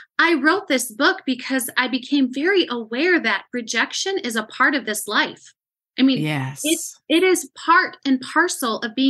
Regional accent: Montana, United States; some people are really convinced that I was not from Montana, but I was from down south

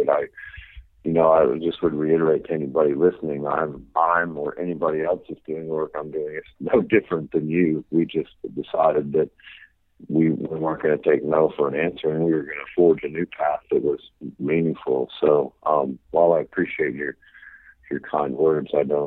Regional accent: Maine, United States; I grew up in Maine, a small little community called the Avon Valley, Maine. And, you know, we grew up on a subsistence farm with my grandfather and all my aunts and uncles.

